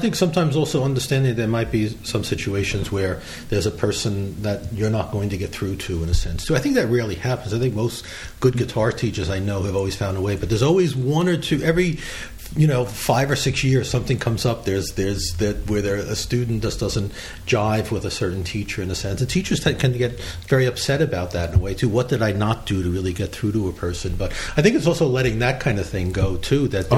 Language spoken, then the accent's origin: English; Brooklyn, New York, United States; born there; I was born in Brooklyn. Glasgow was also a shipping town like Brooklyn uh-huh. once was, and I was born in Red Hook, which is where they used to build ships.